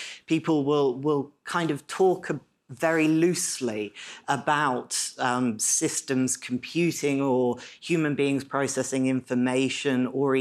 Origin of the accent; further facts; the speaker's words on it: United Kingdom; Only because this is Canada and I'm British, I'm going to do it a little bit more politely.